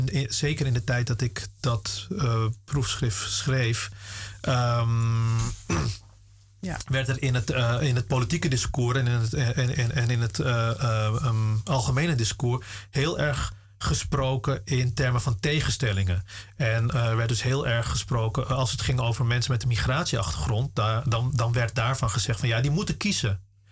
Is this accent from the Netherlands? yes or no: yes; Amstelveen, North Holland, Netherlands; daarna zijn we verhuisd naar Amstelveen.